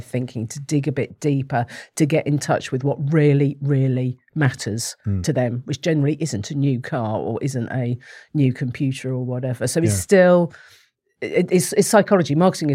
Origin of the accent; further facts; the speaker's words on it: Bournemouth, South West England, United Kingdom; I'm actually from Bournemouth, and which is slightly odd because I've done a full circle and I'm back there again without even knowing that I'd come from Bournemouth.